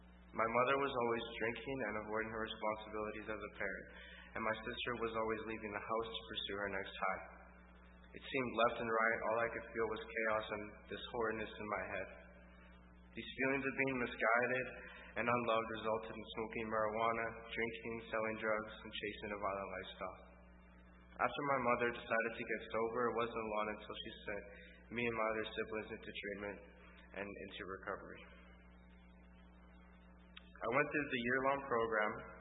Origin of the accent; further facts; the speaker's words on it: Calgary, Alberta, Canada; I'm here to speak on my journey as a recovering adolescent. I grew up in Calgary with my 4 siblings and our mother.